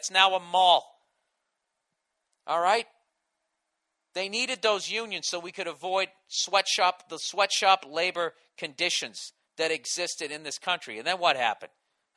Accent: Ireland; I'm Irish. I know why we got the reputation for being a bunch of drunk motherfuckers, because so many of us are

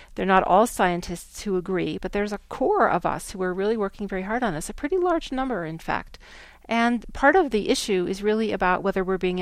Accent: Virginia, United States; I'll give you an example from my home state of Virginia.

